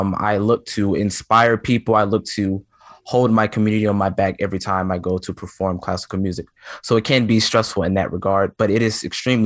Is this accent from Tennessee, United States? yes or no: yes; Memphis, Tennessee, United States; I'm from Memphis, Tennessee